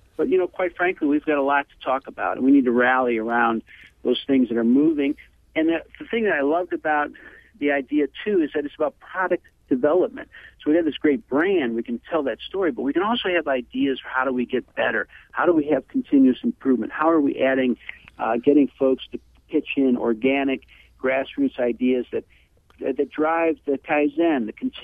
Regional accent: St. Louis, Missouri, United States; yeah, I'm from St. Louis. Hey, yeah, I would love it there.

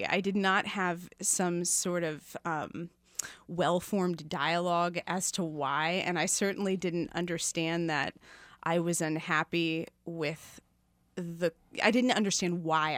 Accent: Kansas, United States; So I grew up in, you know, Midwestern suburbia on the Johnson County side.

